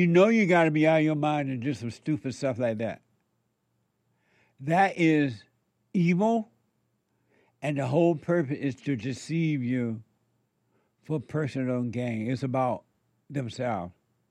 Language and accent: English; Alabama, United States; Where are you from? Alabama. I was born